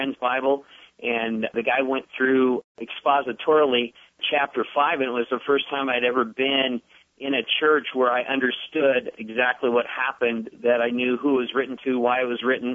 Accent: San Diego, California, United States; Yeah, I grew up in San Diego. I was a little bit of a surf rat out there.

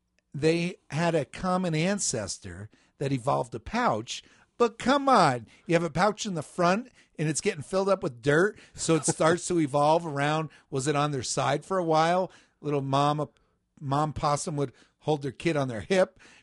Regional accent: New Jersey, United States; now in Colorado, United States; Hey, Fred, I grew up in New Jersey. And the fireflies, the lightning bugs, we'd call them, that was a part of growing up.

